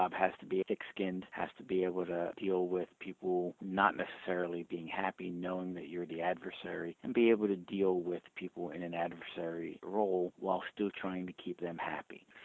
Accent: Newark, New Jersey, United States; born there; I was born in Newark, New Jersey.

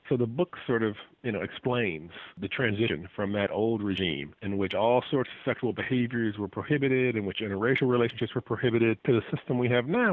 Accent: Cleveland, Ohio, United States; Prior to all that, I grew up in Cleveland, Ohio.

